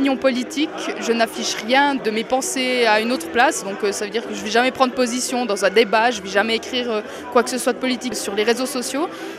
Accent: Bévillard, Bern, Switzerland; born there; now in Tavannes, Switzerland; J'ai 28 ans, je suis seule sur scène. Je suis née à Bévillard et puis j'habite à Tavannes depuis 5 ans maintenant.

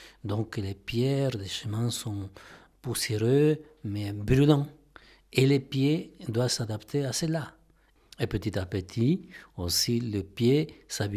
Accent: Ambato, Tungurahua, Ecuador; French is a second language; Moi, j'ai grandi dans la ville de Ambato, à 120 km au sud de la capitale. Et là, j'ai vécu pendant 18 ans, mes premières 18 ans.

